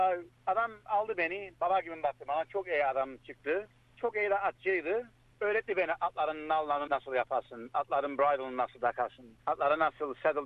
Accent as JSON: {"language": "Turkish", "town": "Limassol", "region": "Limassol District", "country": "Cyprus", "tie": "born there", "said": "Ben doğdum Kıbrıs'ta, Limassol'da doğdum. 1971'de, 1974'te savaş başladı."}